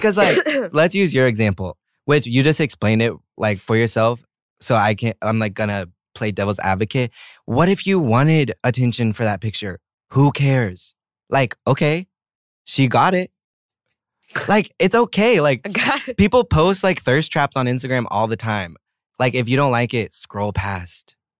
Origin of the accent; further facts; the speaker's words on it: Oklahoma, United States; moved away as an adult; Because in high school, I grew up in Oklahoma. It's like all… Like, not all, obviously. But it's like super white.